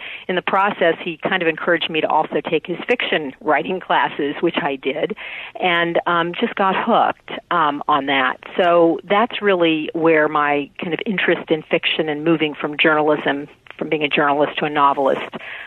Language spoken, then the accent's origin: English; Columbus, Ohio, United States